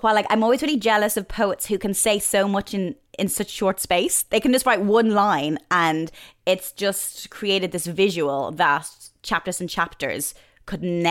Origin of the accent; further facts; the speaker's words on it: Ireland; now in London, United Kingdom; I love living here because I feel when I grew up in Ireland, I lived a very sheltered life in some way. I didn't really know many people with other religions or from different backgrounds. You come to London, you see that.